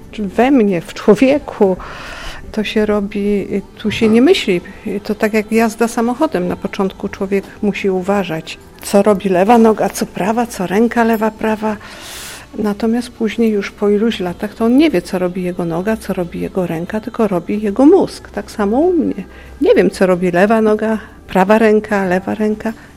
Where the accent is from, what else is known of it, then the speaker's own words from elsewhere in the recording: Gdynia, Pomeranian Voivodeship, Poland; Ja jestem z Gdyni, stąd. I tą Gdynię czuję całą sobą i dlatego ją maluję.